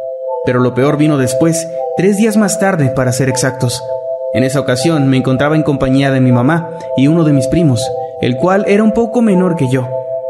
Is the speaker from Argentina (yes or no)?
no; Panama; de Panamá, de donde soy originaria